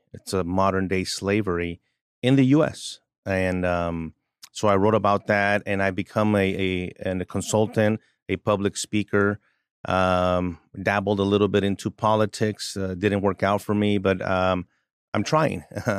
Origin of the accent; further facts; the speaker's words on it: El Paso, Texas, United States; I'm born and raised in El Paso, Texas, and so I've been on the border most of my life.